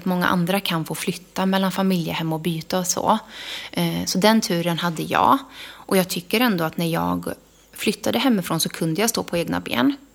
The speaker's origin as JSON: {"language": "Swedish", "town": "Gudhem", "region": "Västra Götaland County", "country": "Sweden", "tie": "born or raised there", "also_born_or_lived": "Karlskoga", "said": "Och sen så fick jag ju flytta hit. Jag växte upp i Gudhem. Och innan bodde jag i Värmland, i Karlskoga."}